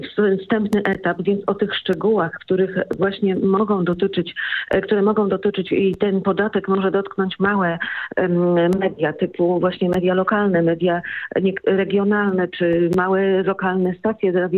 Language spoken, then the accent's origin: Polish; Poznań, Greater Poland Voivodeship, Poland; bo ja z Poznania, to też dużo śniegu